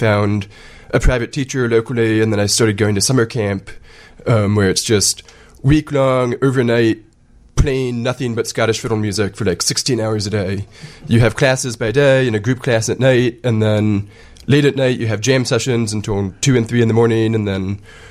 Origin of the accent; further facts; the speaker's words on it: Pittsburgh, Pennsylvania, United States; also born or lived in Honduras; So I grew up in Pittsburgh and Honduras before that.